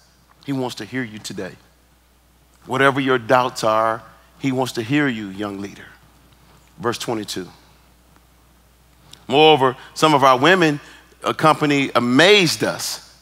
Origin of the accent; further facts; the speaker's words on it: Tullahoma, Tennessee, United States; Well, I'm from Tullahoma. Tullahoma, Tullahoma, good place.